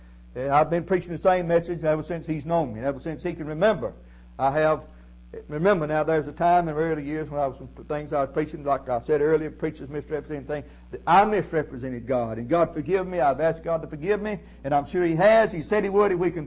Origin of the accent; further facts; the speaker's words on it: Tallahassee, Florida, United States; I'm a homeboy. I'm a hometown boy. I'm from Tallahassee.